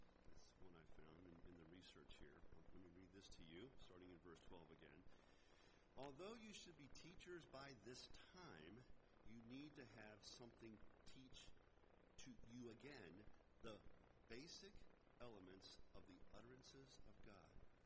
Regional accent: Pennsylvania, United States; So anyways, I grew up in Pennsylvania, and we lived like between three big farms, or around three big farms.

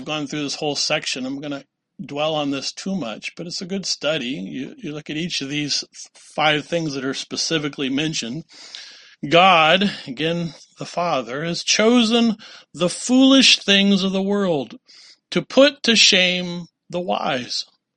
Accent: La Harpe, Illinois, United States; my classmates growing up in La Harpe, Illinois? You know, we had 26 in my high school class

